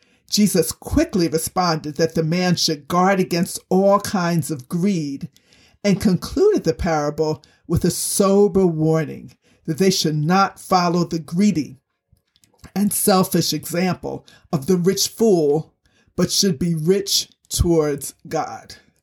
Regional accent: Newark, New Jersey, United States; I grew up in Newark, New Jersey, often called Brick City. We didn't sow seed or have sheep. We did, however, have dangerous roads to walk down.

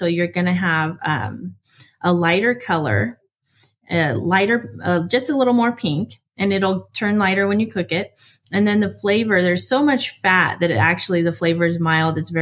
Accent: West Seattle, Washington, United States; Yep, I'm from West Seattle. All right. Yep. So, you know, that's where we're from.

